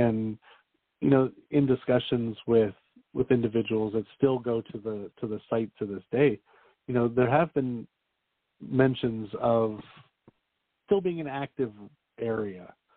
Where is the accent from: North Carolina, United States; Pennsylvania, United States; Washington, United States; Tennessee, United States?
Pennsylvania, United States; And it really floors me how similar it is to where I grew up in Pennsylvania.